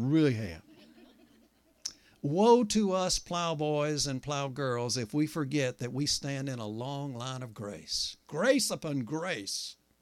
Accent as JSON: {"language": "English", "region": "South Carolina", "country": "United States", "said": "1 year ago, in my home state of South Carolina"}